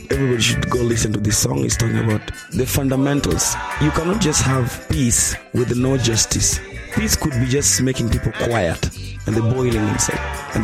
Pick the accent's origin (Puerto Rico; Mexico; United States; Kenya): Kenya; I'm a Kenyan musician.